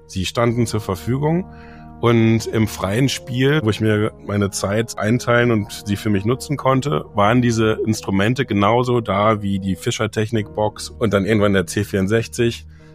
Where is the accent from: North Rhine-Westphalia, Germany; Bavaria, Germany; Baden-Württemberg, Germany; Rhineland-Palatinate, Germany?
North Rhine-Westphalia, Germany; Bochum; Und ich bin selber Bochumer, habe in Bochum gewohnt.